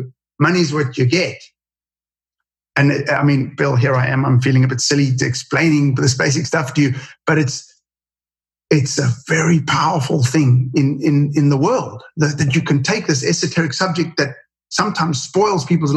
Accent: South Africa; moved away; So in South Africa, I immigrated from South Africa because I didn't want to do military service. And it was in the bad old days of apartheid.

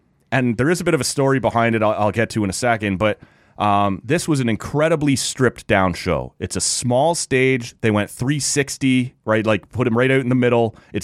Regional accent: Oshawa, Ontario, Canada; this thing is going to end up in Oshawa, which is my hometown.

